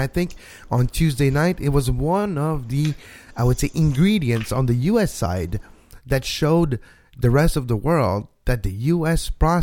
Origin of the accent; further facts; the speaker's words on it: Canada; I wrote the little brothers from the north. Like, I am one of those brothers.